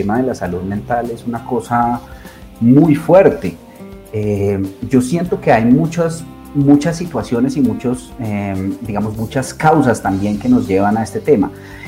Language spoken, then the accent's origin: Spanish; Colombia; cuántos sentimientos de injusticia de verdad como colombianos tenemos muy clavados en el fondo